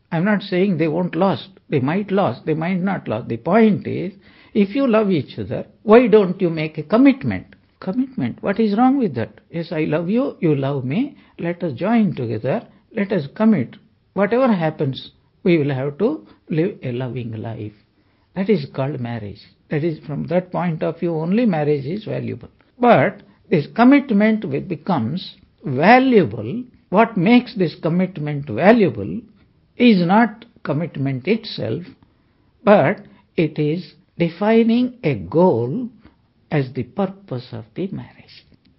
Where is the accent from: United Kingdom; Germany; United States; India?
India; And I am from India. So, still, my mind is from India only.